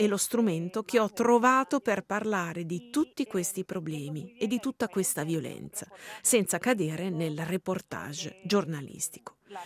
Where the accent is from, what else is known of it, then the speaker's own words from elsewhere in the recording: Ecuador; Italian is a second language; moved away; Io sono ecuadoriana e sono una migrante. Vengo da un paese incredibilmente invisibile e incredibilmente povero, con un livello di disuguaglianza sociale che il Cile, ad esempio, non ha.